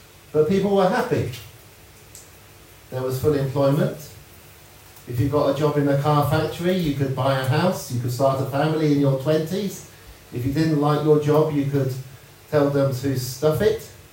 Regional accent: Oxford, South East England, United Kingdom; born there; I was born in Oxford in 1968. I was born between a cemetery and a shopping centre to the south of the city

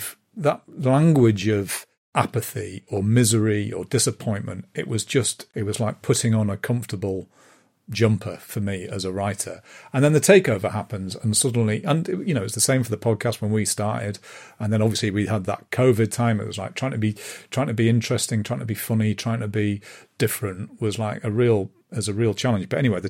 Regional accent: Durham, North East England, United Kingdom; Durham is my hometown.

